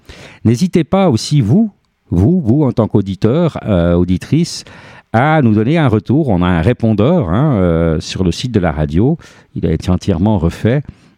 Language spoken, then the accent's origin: French; Switzerland; On le voit chez nous en Suisse avec les trois langues nationales, quatre, parce qu'il y a encore le romanche